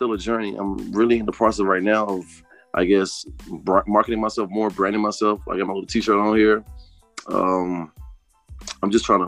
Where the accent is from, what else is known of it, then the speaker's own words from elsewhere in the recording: Charlotte, North Carolina, United States; I'm from Charlotte, North Carolina. And of course, my parents, they reside from West Africa, Liberia, so I'm a real African-American, so to speak.